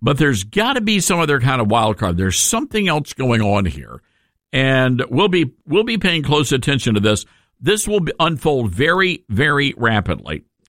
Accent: Memphis, Tennessee, United States; you guys have been following us as we've been talking about how to save my hometown of Memphis, Tennessee.

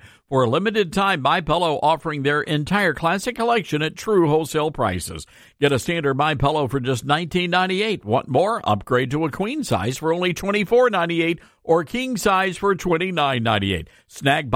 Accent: Tennessee, United States; And I'm, as a Southerner, a Tennessean, I'm very familiar with the term carpetbaggers.

